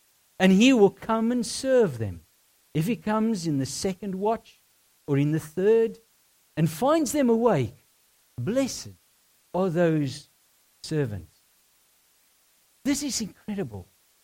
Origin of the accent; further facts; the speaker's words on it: South Africa; Growing up in South Africa, theft and armed robberies were part of everyday life.